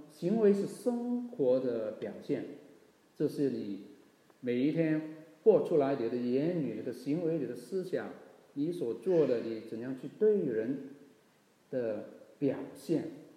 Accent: Hong Kong; 我老家是香港啊。

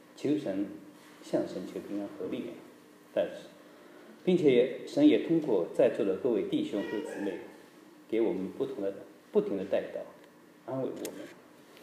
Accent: China; 我也是一个从中国农村长大的孩子，家里那时候也没有一个有钱的爸爸或者有关系的舅舅叔叔之类

